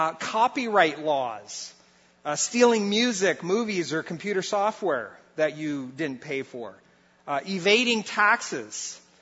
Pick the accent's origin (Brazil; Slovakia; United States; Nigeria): Brazil; I think probably because I grew up in Brazil